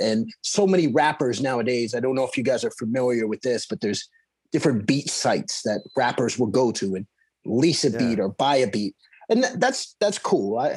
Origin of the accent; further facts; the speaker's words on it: Sarnia, Ontario, Canada; because I grew up around in Sarnia, Ontario, which is near Detroit.